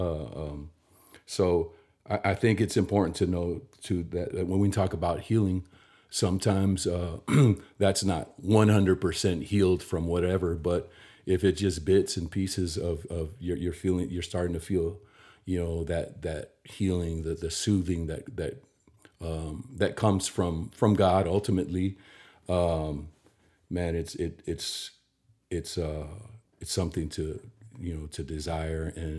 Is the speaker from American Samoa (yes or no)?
yes; American Samoa; now in Franklin, United States; we grew up in American Samoa, which is a tiny island, 2000 miles south of Hawaii.